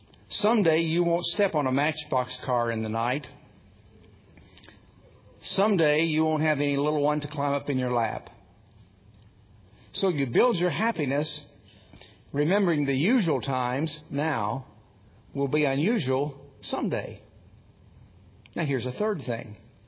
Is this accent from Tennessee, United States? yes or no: yes; Tennessee, United States; I grew up in East Tennessee. In the summertime, we would see campers from Michigan, Illinois, Wisconsin, Minnesota.